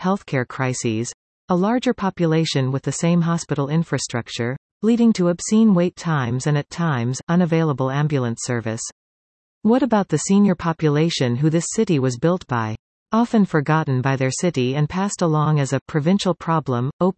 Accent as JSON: {"language": "English", "town": "Guelph", "region": "Ontario", "country": "Canada", "tie": "born or raised there", "said": "It has been my privilege to live, study, work and volunteer within the city of Guelph, my hometown, for the last decade and a half."}